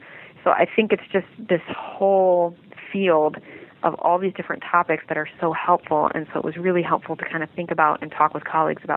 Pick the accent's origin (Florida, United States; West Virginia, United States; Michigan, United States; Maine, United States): Michigan, United States; now in Delaware, United States; growing up in Michigan, you know, we had some racing industry, but here in Delaware and Maryland and Pennsylvania, there are several racetracks